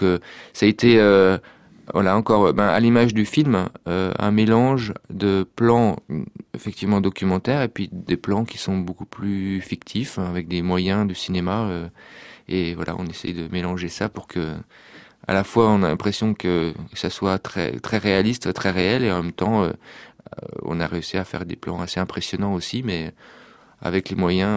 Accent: Bourgogne-Franche-Comté, France; Moi, je suis un terrien, je viens de Franche-Comté, donc j'ai grandi très loin de la mer.

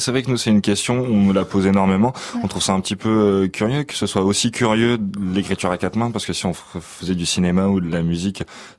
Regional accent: Southern France, France; moi, je viens du sud de la France, je vais faire des écoles d'art en Belgique

